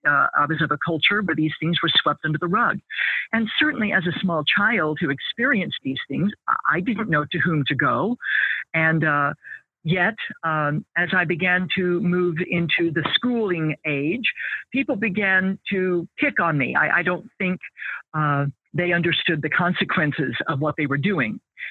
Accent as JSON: {"language": "English", "region": "Midwest", "country": "United States", "tie": "born or raised there", "said": "So like many people, I grew up in a broken home. I grew up in the American Midwest in a church culture with a church on every corner."}